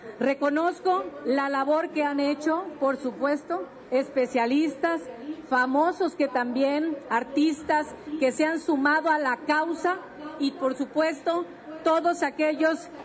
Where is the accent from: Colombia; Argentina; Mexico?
Mexico; Quintana Roo; Quienes somos de Quintana Roo, quienes nacimos en esa tierra